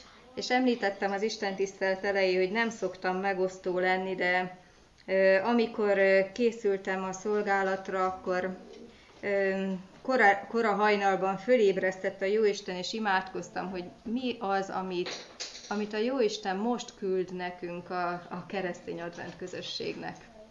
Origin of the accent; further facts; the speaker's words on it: Great Hungarian Plain, Hungary; Én az Alföldről származom, ott azért még néhány helyen szokásban